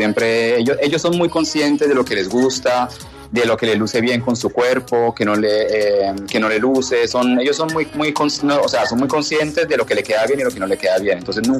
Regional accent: Colombia; also born or lived in Italy; el ser colombiano, yo, por más que yo crecí en Italia, yo soy orgullosamente colombiano.

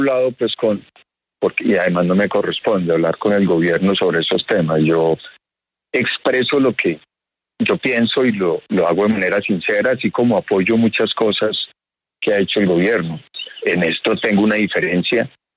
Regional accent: Pensilvania, Caldas, Colombia; Yo estoy aquí, por ejemplo, hoy en esta época de fin de año en mi pueblo, Pensilvania.

